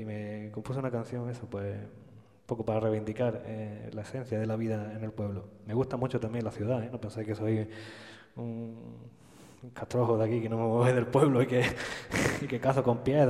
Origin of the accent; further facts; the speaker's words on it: Íllora, Andalusia, Spain; a mí me gusta mi pueblo, aunque tiene un montón de cosas malas, pero bueno, es donde me he criado y me gusta.